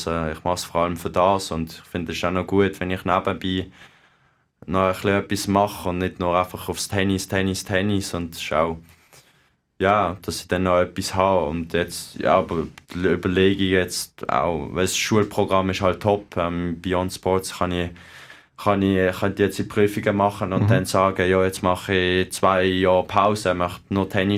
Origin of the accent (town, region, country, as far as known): Switzerland